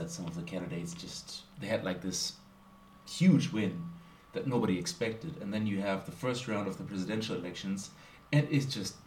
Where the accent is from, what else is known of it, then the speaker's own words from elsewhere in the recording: Southern United States, United States; I'm from the South.